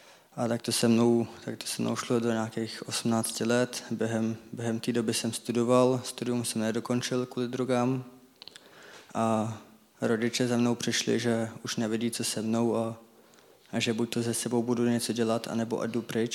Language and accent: Czech; Benátky nad Jizerou, Central Bohemian Region, Czechia; a pocházím z Benátek nad Jizerou. Jsem z adoptivní rodiny, mám křesťanskou rodinu, takže Boha znám už od malička